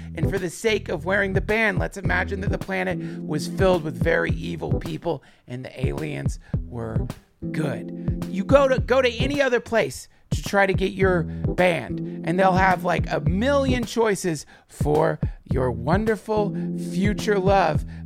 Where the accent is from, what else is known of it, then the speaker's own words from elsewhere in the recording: Hendersonville, North Carolina, United States; so I grew up in Hendersonville. I would go to the Biltmore House.